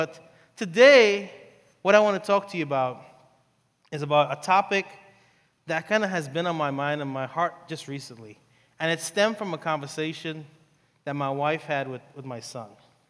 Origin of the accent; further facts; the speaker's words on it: New York, United States; moved away as an adult; now in Ohio, United States; But I grew up in New York, so that's why I have the accent. And I moved to Ohio back in 2001.